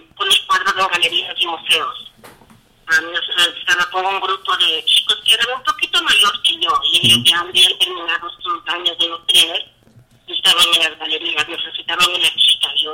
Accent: Ecuador; como yo también soy ecuatoriana

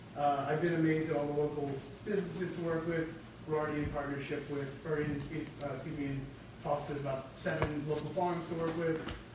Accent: Kentucky, United States; I grew up in Kentucky. I graduated from CA in 2008.

